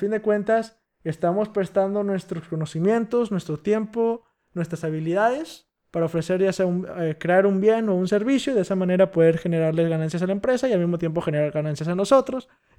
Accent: Monterrey, Nuevo León, Mexico; soy de Monterrey, una ciudad que se supone que es muy industrializada, muy en la vanguardia en la tecnología, a nivel México

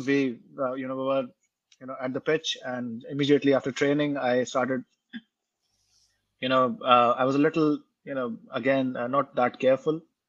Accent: India; growing up in India, it was pertinent, right? I mean, you play cricket.

